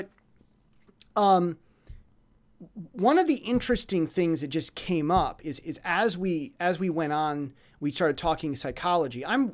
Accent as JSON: {"language": "English", "country": "United States", "lives_now": "Taiwan", "said": "I'm American. I have a Western perspective. I'm in Taiwan. I know Taiwan, love Taiwan, but I'm American."}